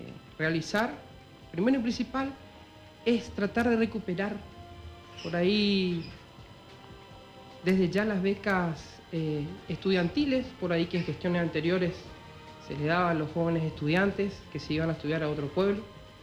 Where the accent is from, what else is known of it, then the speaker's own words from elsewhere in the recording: Campo Grande, Misiones, Argentina; Soy nacido, criado en Campo Grande